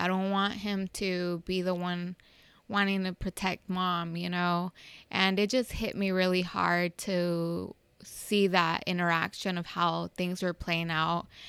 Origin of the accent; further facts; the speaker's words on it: Dallas, Texas, United States; also born or lived in Mexico; I was born in Mexico. Mm-hmm. My parents brought me over to the United States when I was about 3 years old. And we ended up in Dallas.